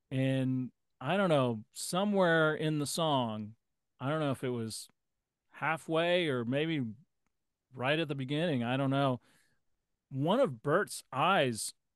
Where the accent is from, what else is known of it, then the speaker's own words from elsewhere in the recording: Texas, United States; moved away as an adult; also born or lived in New York; I'm from Texas, and it was a long way away, and my mom didn't like to fly, and so they drove up from Texas to New York